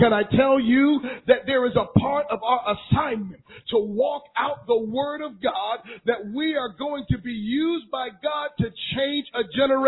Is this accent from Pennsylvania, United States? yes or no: yes; Philadelphia, Pennsylvania, United States; moved away; I live in the South. I've been in the South for like 20 years, so I'm from Philly